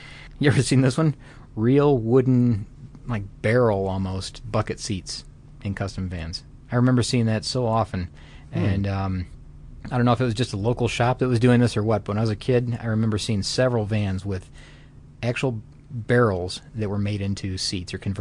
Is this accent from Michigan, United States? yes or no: yes; Detroit, Michigan, United States; I mean, I come from Detroit